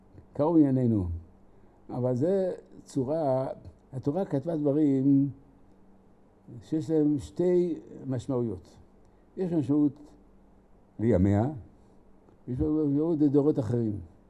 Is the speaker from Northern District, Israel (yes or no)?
no; Jerusalem, Jerusalem District, Israel; אותה בילדותי עדיין בירושלים הייתה תחנת חמורים וסוסים במרכז העיר.